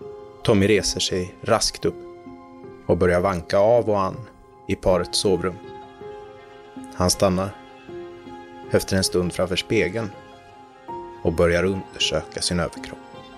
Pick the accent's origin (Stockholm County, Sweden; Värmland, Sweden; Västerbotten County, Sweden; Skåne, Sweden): Värmland, Sweden; Sunne; Man byter skola i Sunne där jag växte upp.